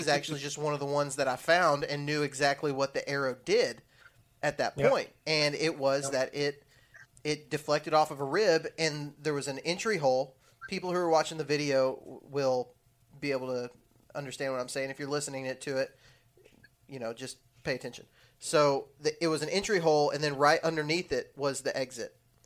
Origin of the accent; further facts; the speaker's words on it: Texas, United States; I'm originally from Texas.